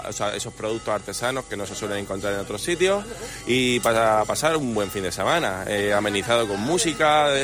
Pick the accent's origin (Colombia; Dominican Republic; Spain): Spain; Cuenca, Castilla-La Mancha; venimos de Cuenca.